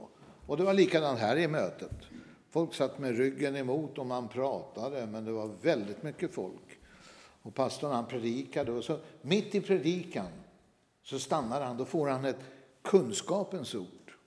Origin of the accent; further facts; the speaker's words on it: Sweden; Och jag tänkte, jag är svensk, vet ni